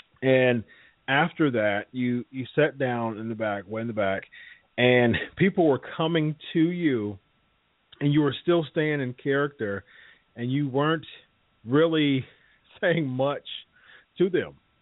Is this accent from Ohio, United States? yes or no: yes; Ohio, United States; I went to an ROH show in Ohio, my hometown, and you were there.